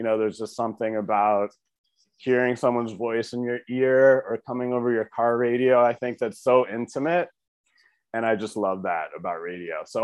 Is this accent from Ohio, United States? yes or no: yes; Brecksville, Ohio, United States; No, I'm from Cleveland, the suburbs. I grew up in Brecksville.